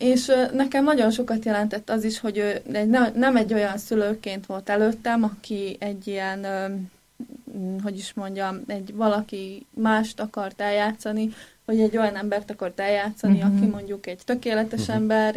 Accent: Komárom, Komárom-Esztergom, Hungary; born there; 1985-ben születtem Komáromban.

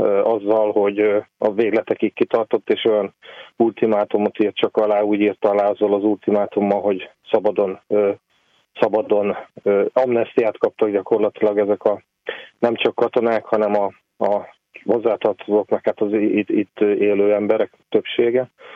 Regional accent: Komárom, Komárom-Esztergom, Hungary; Igazából én komáromi vagyok, ugye innen járok be hozzátok ugye havi egyszer

